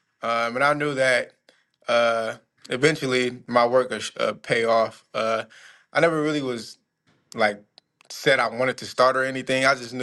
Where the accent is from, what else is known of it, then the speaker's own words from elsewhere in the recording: Rock Island, Illinois, United States; I'm from Rock Island, so I've always been around.